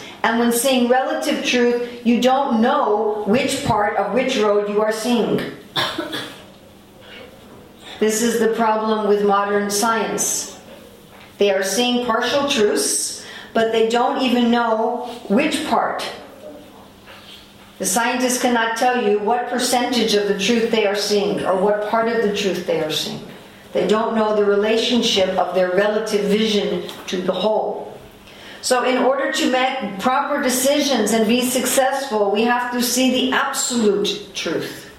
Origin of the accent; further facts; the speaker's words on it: United States; Before I came to the Krishna consciousness movement, I was raised in America, and I was studying at a theological seminary